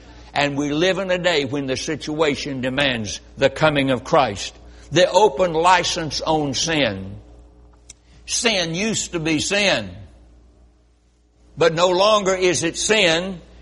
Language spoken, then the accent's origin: English; North Carolina, United States; born or raised there